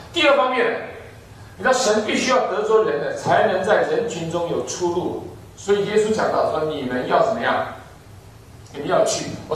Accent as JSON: {"language": "Chinese", "country": "China", "said": "我知道我们中国人这个民族啊，是比较不是一个外展型的民族"}